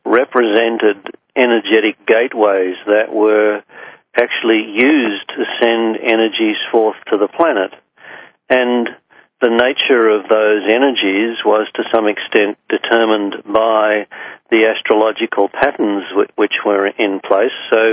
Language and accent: English; Australia; countries like New Zealand and my home country, Australia